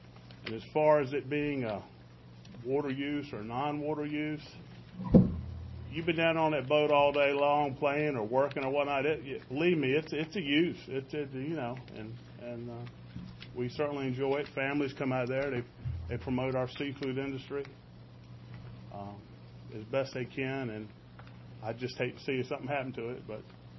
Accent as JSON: {"language": "English", "town": "Cape Charles", "region": "Virginia", "country": "United States", "tie": "born or raised there", "said": "I was born and raised in Cape Charles, been around that creek my entire life"}